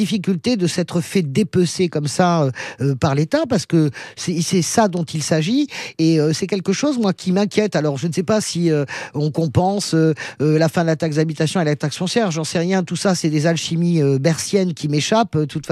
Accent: Argelès-Gazost, Occitanie, France; je suis d'Argelès-Gazote, mais j'aime beaucoup les Toye, hein, voyez ce que je veux dire. Mais je le dis, je suis quand même du Lavedan

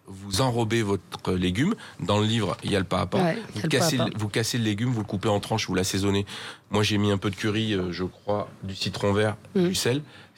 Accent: Valence, Auvergne-Rhône-Alpes, France; born there; Je suis né à Valence. C'est à une cinquantaine de kilomètres du puits, peut-être 70

